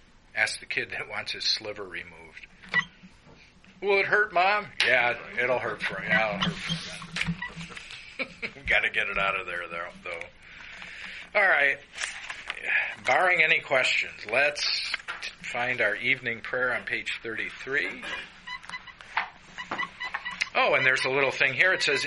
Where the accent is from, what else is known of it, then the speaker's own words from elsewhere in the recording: Milwaukee, Wisconsin, United States; And so when I was growing up in Milwaukee with all my Catholic friends